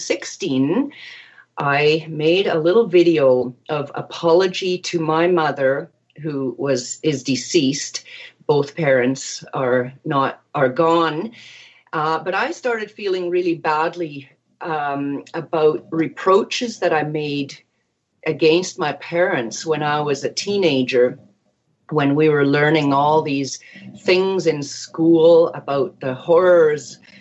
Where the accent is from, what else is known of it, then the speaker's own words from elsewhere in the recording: Canada; And I come from German parents, immigrants to Canada. I grew up in Canada.